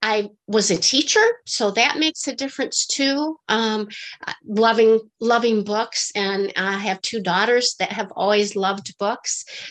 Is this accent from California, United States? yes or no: no; Michigan, United States; And I grew up in Michigan. I've always been here